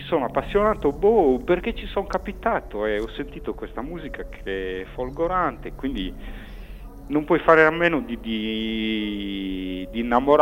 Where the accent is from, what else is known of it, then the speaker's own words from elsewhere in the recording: Sardinia, Italy; è una cosa abbastanza particolare se uno pensa che io vengo dalla Barbagia